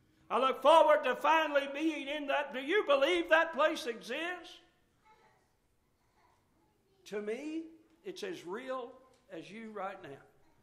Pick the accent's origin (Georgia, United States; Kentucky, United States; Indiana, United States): Kentucky, United States; accent: Kentucky; I went to a school one time for public speaking, and they tried to neutralize my Kentucky accent.